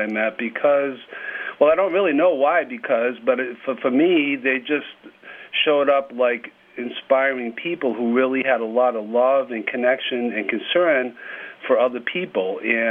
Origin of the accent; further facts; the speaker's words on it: Boston, Massachusetts, United States; accent: Boston; now in Ojai, United States; an accent, a Boston accent, so some of your listeners may have a little trouble understanding me, but I'm originally from Boston, and I live in Ojai